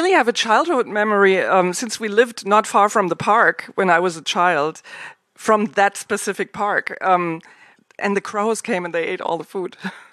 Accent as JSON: {"language": "English", "town": "Bad Homburg", "region": "Hesse", "country": "Germany", "tie": "born or raised there", "said": "My hometown, Blickachsen, is a biennial of sculpture in the beautiful park of Bad Homburg."}